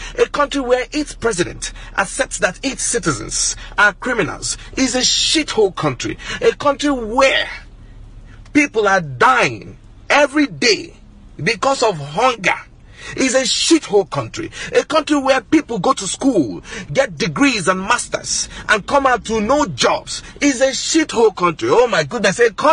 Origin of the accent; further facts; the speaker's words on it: Nigeria; now in United States; I am a Nigerian living here in the United States.